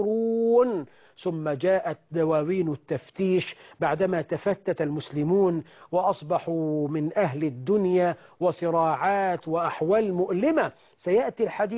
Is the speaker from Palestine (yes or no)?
no; Egypt